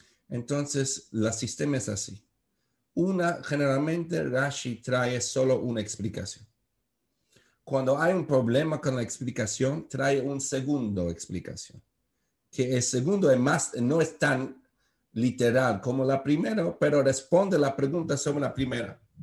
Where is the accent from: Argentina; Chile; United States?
United States; Brooklyn, New York; Spanish is a second language; perdón en castellano, soy de Brooklyn